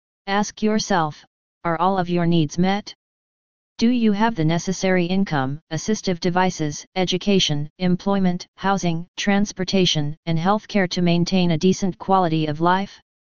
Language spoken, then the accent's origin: English; Hayward, California, United States; I grew up in Hayward, where I learned my O&M skills in middle and high school.